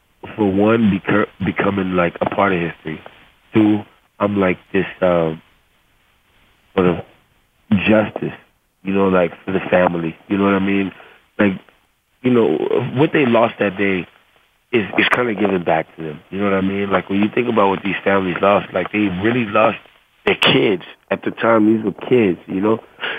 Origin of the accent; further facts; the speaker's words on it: the South, United States; And I'm from the South, and, you know, we have our battle with it.